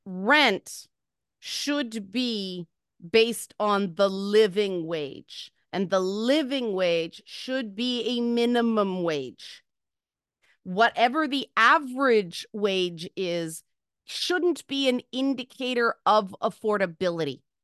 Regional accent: Toronto, Ontario, Canada; Okay, but like I came from Jane and Finch. Nobody in my family owned a home.

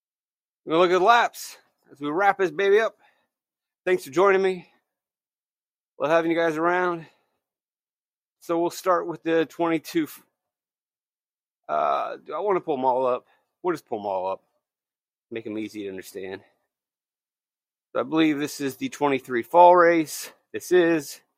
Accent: the South, United States; I swear I grew up in the South, but not that South. I'm not that Southern.

